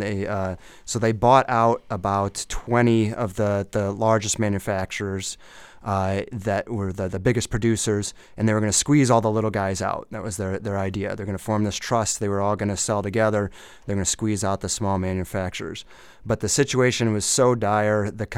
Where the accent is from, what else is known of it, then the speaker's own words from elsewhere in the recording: Peoria, Illinois, United States; I grew up near the Peoria area, and I didn't even really know there was a significant bicycle history.